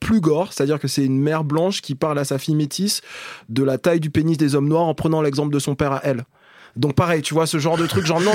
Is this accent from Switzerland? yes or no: no; Martinique, France; quand moi j'étais loin de la Martinique, etc. J'étais toujours le bienvenu dans sa famille.